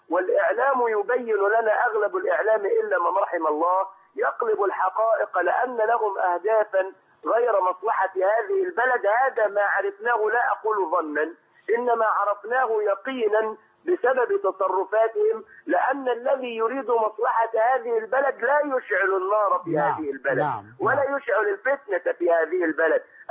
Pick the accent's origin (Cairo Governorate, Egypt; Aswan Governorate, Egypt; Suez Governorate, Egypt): Suez Governorate, Egypt; Suez; بعلق على النتيجة اللي حدثت عندنا في السويس في الانتخابات